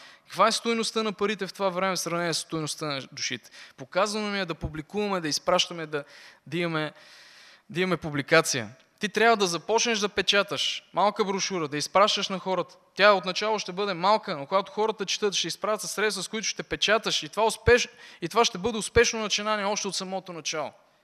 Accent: Vidin, Vidin Province, Bulgaria; now in Sofia, Bulgaria; В Видин, аз съм от Видин. Родом съм от Видин, сега живеем в София с моето семейство.

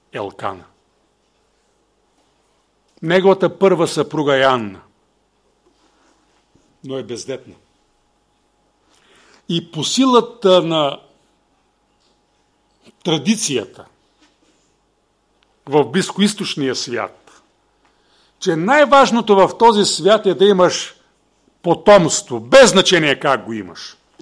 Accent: Dzhulyunitsa, Veliko Tarnovo Province, Bulgaria; стигнете разклона за село Джулюница, моето родно село

